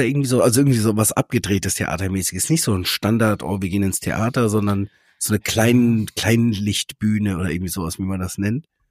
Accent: Germany; Wir als Deutsche ja auch, ne? Wir können kein TH und sowas.

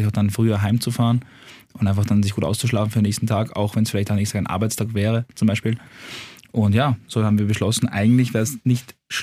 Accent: Vienna, Austria; ich komme aus Wien

